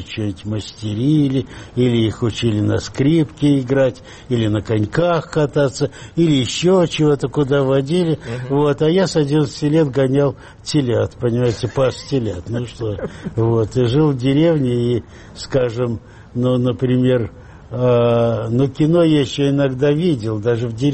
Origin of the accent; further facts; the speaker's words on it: Khujand, Sughd, Tajikistan; я родился я в Душанбе, но этот период там мне было там что-то года 3,5, как раз вот после, вскоре после этой аварии мы переехали, мы переехали в Ленинабад, Ходжент, сейчас Худжант называют.